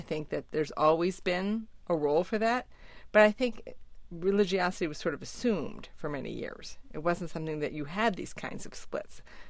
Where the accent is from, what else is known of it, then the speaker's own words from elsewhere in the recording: Florida, United States; My own family, growing up in South Florida, we moved to Florida when there were still signs on hotels that said Jews weren't welcome.